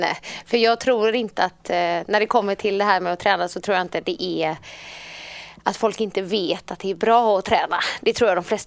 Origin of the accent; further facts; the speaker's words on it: Gothenburg, Västra Götaland County, Sweden; now in Partille, Sweden; Så jag är uppvuxen i Johanneberg egentligen, så jag är ju stadstjej.